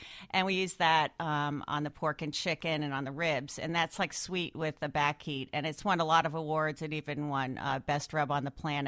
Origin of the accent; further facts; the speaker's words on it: New Jersey, United States; I grew up in New Jersey, of all places.